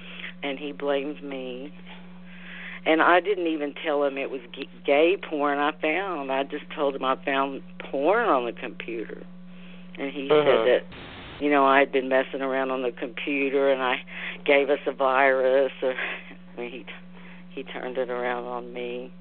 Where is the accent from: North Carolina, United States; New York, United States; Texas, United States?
Texas, United States; But once I left and moved back to my home state of Texas